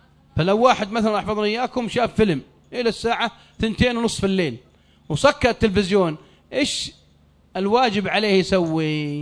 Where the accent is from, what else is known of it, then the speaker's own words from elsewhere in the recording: Saudi Arabia; واحد عندنا في السعودية ملقوف ملقوف ملقوف مرة